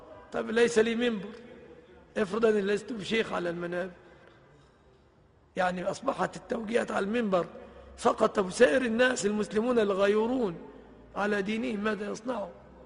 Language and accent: Arabic; Egypt; حجب الفساد عن بلادنا مصر